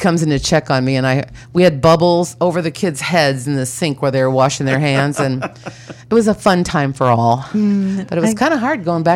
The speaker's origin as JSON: {"language": "English", "town": "Hammond", "region": "Indiana", "country": "United States", "tie": "born or raised there", "said": "Well, I was born and raised in Hammond, Indiana. I went to Gavitt High School, and then I went on to Purdue."}